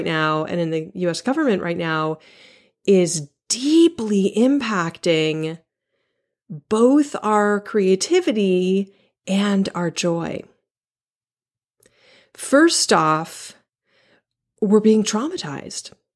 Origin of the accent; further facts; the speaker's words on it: California, United States; Now, I grew up in California. I grew up in earthquake country. I was used to earthquakes.